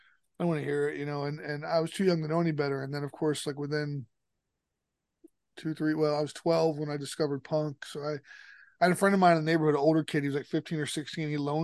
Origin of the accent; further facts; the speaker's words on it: Arlington, Virginia, United States; born there; Born in Virginia. I was born in Arlington